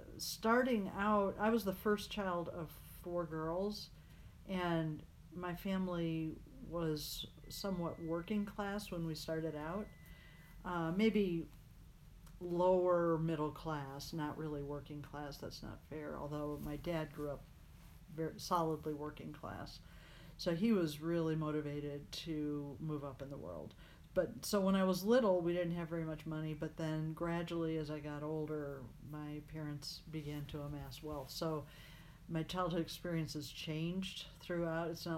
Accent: Naperville, Illinois, United States; I grew up in the suburbs of Chicago, mostly Naperville, but we moved around a little bit and then went to college in southern Indiana.

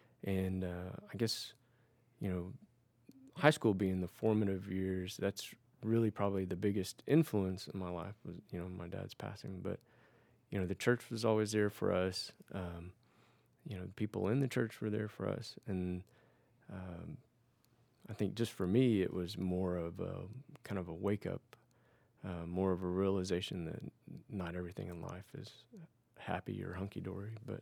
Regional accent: Dallas, Texas, United States; So, I grew up in Oak Cliff in Dallas, and grew up going to Cliff Temple Baptist Church, the church I go to now.

